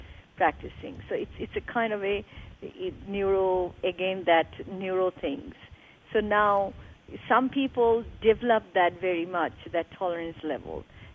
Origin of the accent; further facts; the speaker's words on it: India; In India, we grew up doing that. Even I remember that I grew up in India